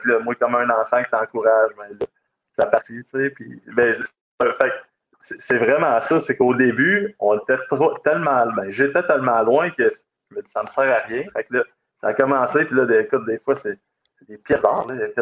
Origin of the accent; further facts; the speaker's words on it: Elliott Lake, Ontario, Canada; ben moi, je suis né dans le nord, donc, ben, je suis né à Elliott Lake, en Ontario, mon père, c'était un mineur.